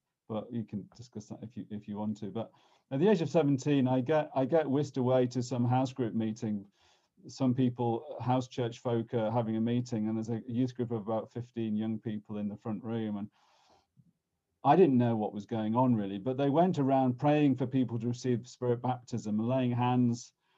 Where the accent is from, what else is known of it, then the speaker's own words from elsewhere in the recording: St Helens, North West England, United Kingdom; All right. I grew up in St. Helens in the northwest of England, and my mother was Irish and my father English, and my mother grew up Roman Catholic and my dad at Church of England.